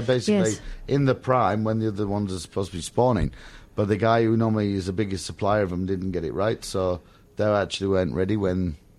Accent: England, United Kingdom; Obviously I'm English

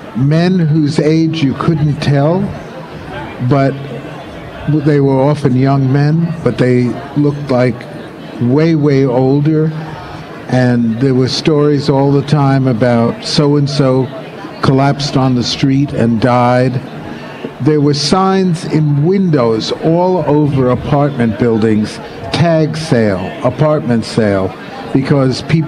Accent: New York City, New York, United States; Well, I'm a New Yorker, mm-hmm.

